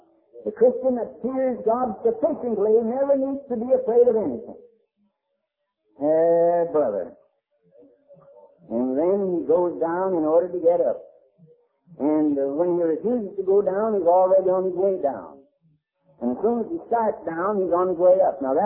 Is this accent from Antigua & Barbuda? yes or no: no; Pennsylvania, United States; born there; Now, I was born in the state of Pennsylvania, and therefore I'm an American citizen.